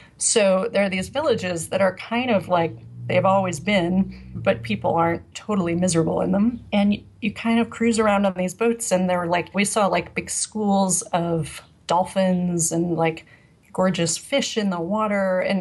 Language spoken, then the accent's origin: English; New Mexico, United States; I'm originally from New Mexico. So some desert stuff, I'm like, yeah, I've seen it before.